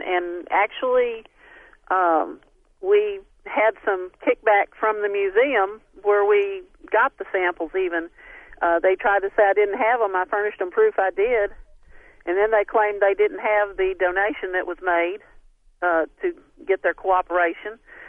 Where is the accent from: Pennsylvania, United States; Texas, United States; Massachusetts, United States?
Texas, United States; I'm from Texas.